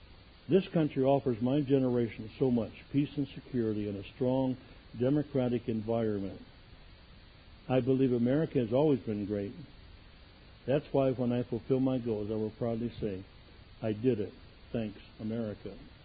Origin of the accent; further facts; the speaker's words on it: Tbilisi, Georgia; English is a second language; now in United States; and most of the information when I was younger flickered on the screen of a small theater in my hometown of Tbilisi.